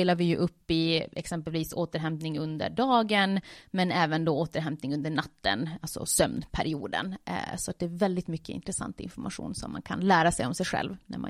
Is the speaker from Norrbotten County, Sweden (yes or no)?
yes; Norrbotten County, Sweden; now in Finland; trots ett väldigt finskt efternamn så kommer jag också ursprungligen från Sverige, uppe i Tornedalen, men har bott nu i Finland sedan 2007.